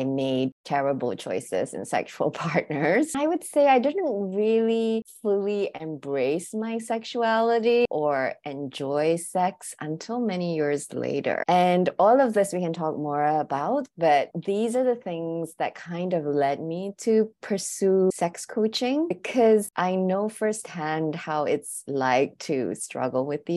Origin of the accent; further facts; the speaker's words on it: Singapore; now in Hong Kong; I'm originally from Singapore, but I've lived in Hong Kong for over 15 years. So I guess this is home now.